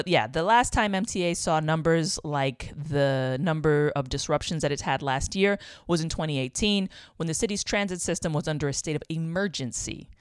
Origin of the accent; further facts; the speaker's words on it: New York City, New York, United States; I still talk about New York because, you know, I'm from New York. And I know the subway intimately. I had to take it a lot ever since I was a baby.